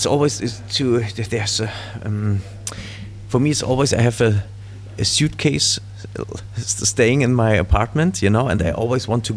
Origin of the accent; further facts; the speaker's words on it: West Berlin, Berlin, Germany; English is a second language; because I knew Berlin during the time before the wall came down, because I grew up in West Berlin, and it was really special, you know, like a big island